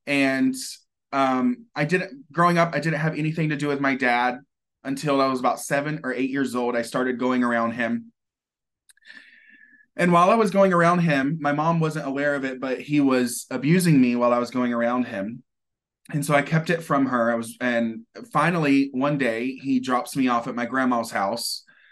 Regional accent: High Point, North Carolina, United States; I'm from High Point, North Carolina, the furniture capital of the world.

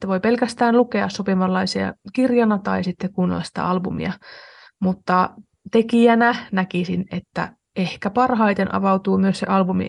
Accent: Oulu, North Ostrobothnia, Finland; No, mä oon oululainen

